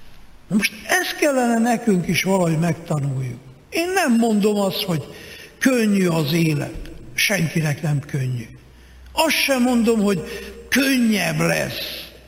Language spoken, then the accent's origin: Hungarian; Miercurea Ciuc, Harghita, Romania; Hát olyan, mintha nekem mostan haza kéne menjek Csíkszeredába, mert népszámlálás, ott akarnak engem jól megszámolni.